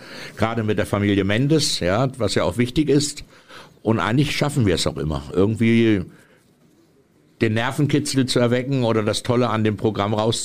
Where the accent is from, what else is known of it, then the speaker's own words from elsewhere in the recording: Northern Germany, Germany; Ich habe in Lüneburg gewohnt, ich komme ja aus dem Norden.